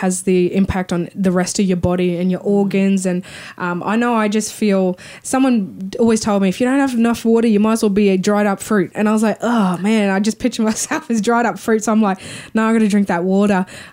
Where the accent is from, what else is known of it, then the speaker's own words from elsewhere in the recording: Queensland, Australia; we're from North Queensland. Is this not resembling like the mugginess?